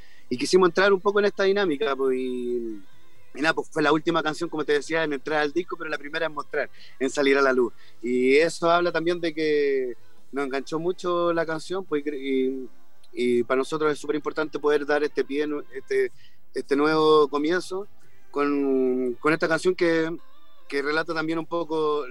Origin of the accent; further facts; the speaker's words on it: Conchalí, Santiago Metropolitan Region, Chile; nosotros venimos de un barrio, somos de Conchalí, venimos de barrio de clase media, baja